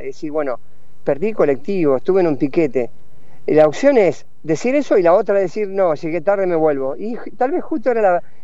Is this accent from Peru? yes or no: no; Argentina; Me da vergüenza como argentino decirlo.